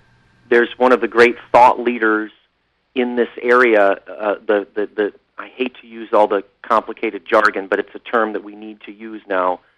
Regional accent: Chicago, Illinois, United States; they know I'm from Chicago, which has had a couple of, among other distinctions, has been considered at different times one of, if not the murder capital of America.

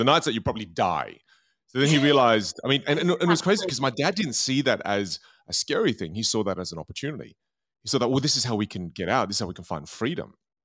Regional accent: Australia; born there; And then I was born in Australia.

